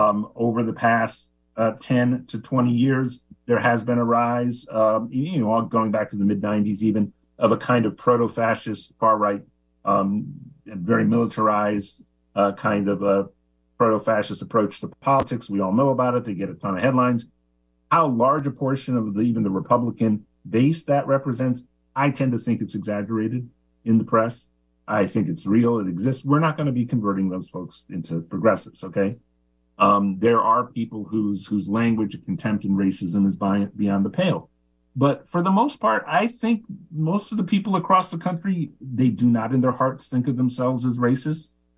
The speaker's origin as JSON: {"language": "English", "region": "Missouri", "country": "United States", "tie": "born or raised there", "said": "but I grew up in Missouri and my heart is with the working class and working people wherever they reside."}